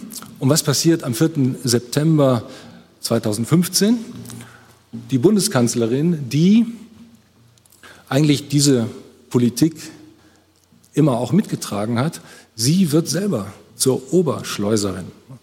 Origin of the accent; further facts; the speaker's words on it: Rhineland, Germany; accent: Rhenish; Und da müsste ich rheinisch, da wo ich herkomme, sagen, es hätte nichts genützt.